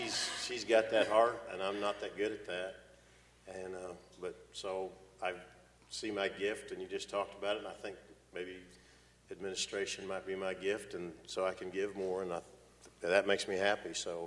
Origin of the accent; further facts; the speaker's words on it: Missouri, United States; because I'm from Missouri. I'm the show me state